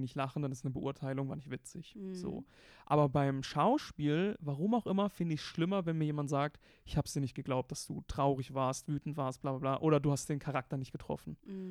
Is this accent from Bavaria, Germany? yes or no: no; Karlsruhe, Baden-Württemberg, Germany; now in Berlin, Germany; konträr war zu dem Karlsruhe, was ich so kannte, wo ich aufgewachsen bin.